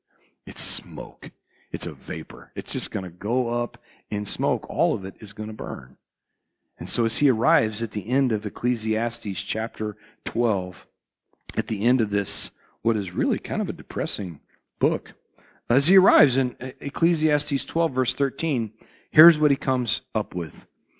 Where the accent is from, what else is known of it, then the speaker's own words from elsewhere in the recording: Midwest, United States; accent: Midwestern; people would be able to tell that I'm from the Midwest because of the way I talk, because of my accent, my dialect.